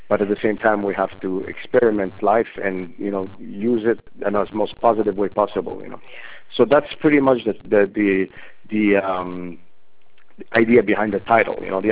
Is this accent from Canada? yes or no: yes; Canada; because we're from Canada, the North thing.